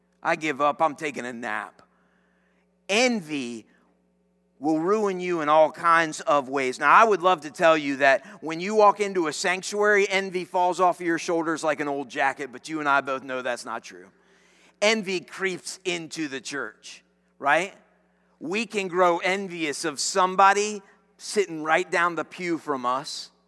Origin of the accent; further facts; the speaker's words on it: Newport News, Virginia, United States; Now, I'm not from Charlottesville. Don't want to be from Charlottesville, to be honest with you. Right? But I'm Newport News.